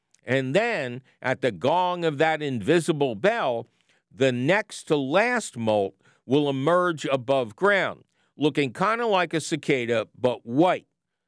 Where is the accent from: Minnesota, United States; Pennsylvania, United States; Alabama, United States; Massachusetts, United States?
Pennsylvania, United States; My home state of Pennsylvania has seen some monster broods emerge over the last few centuries